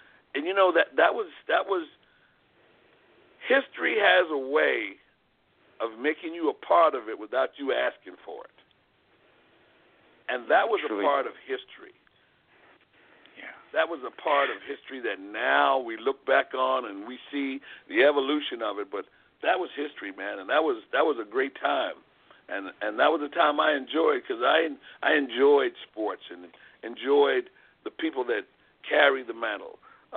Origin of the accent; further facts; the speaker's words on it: Philadelphia, Pennsylvania, United States; But my parents moved to Philadelphia, and that's, you know, I grew up in Philadelphia. Went to elementary school, junior high school, and high school in Philadelphia.